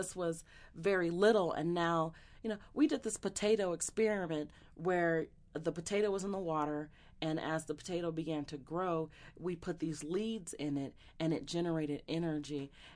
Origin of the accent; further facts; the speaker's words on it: San Jose, California, United States; born there; I was born in San Jose, California. I am the youngest of five children. My parents grew up in San Francisco.